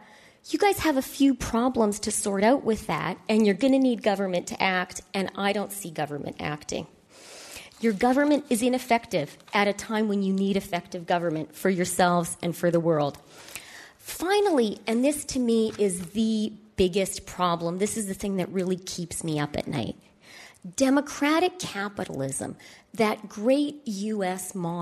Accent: Canada; as a Canadian

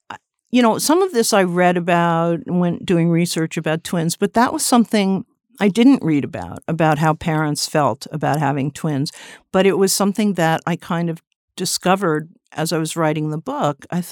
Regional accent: Westport, Connecticut, United States; I grew up in Westport, Connecticut, a suburb, and I used to come in all the time, which I find unbelievable, but it's true.

